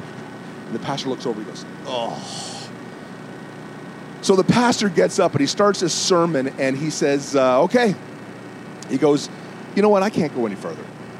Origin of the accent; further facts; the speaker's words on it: Canada; hey, listen, I'm a pastor from Canada, and we're just looking to go to a church on Sunday